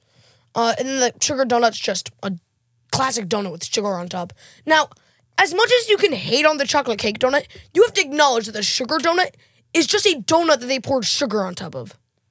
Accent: Midwest, United States; Sorry, I'm from the Midwest.

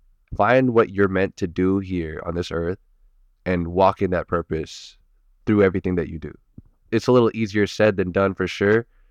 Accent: California, United States; I was born in the Bay Area. I was grew up in the Bay Area.

